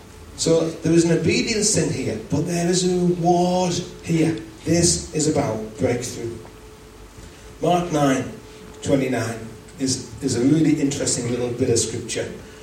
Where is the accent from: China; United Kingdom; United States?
United Kingdom; We're British. We are from a feasting culture.